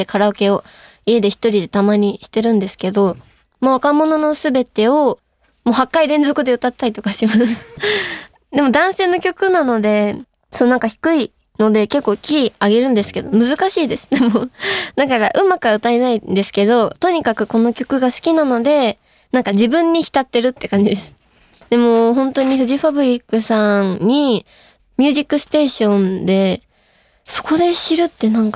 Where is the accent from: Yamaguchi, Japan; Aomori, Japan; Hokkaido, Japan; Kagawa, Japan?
Yamaguchi, Japan; 私は山口県出身なんですけど、